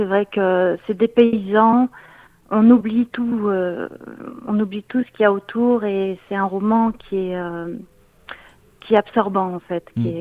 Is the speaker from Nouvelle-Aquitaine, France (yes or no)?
yes; Bordeaux, Nouvelle-Aquitaine, France; also born or lived in Hauts-de-Seine; Alors oui, c'est vrai que je suis née dans les Hauts-de-Seine. J'ai ensuite grandi à Bordeaux de mes 2 ans à mes 28 ans. Et je suis venue en Dordogne